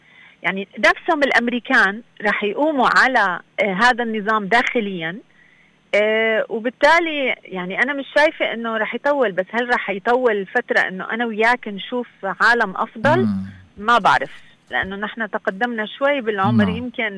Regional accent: Syria; also born or lived in Palestine / Venezuela; انت لما بلشت بتقديمي انه انا سورية فلسطينية فنزويلية

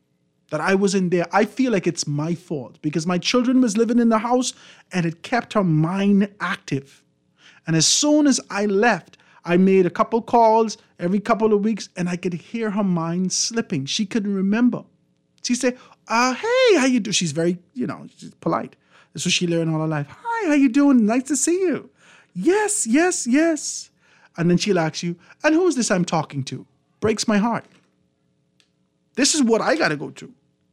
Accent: Grand Bahama, Bahamas; now in Abaco, Bahamas; Mr. Grant, I'm from Grand Bahama, but I'm now on Abaco working. As soon as I can see something moving in Grand Bahama, I am gone.

